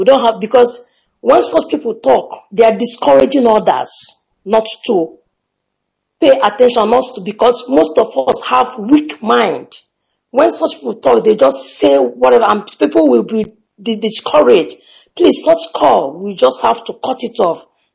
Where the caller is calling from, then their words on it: Germany; I'm calling from Germany.